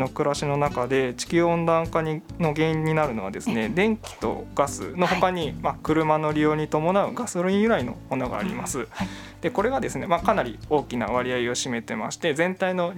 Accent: Uji, Kyoto, Japan; そうですね、はい、宇治出身です。

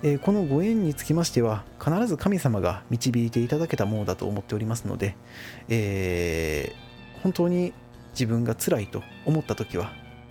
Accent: Kyoto, Japan; 本来でしたら私は京都出身なんですけれども

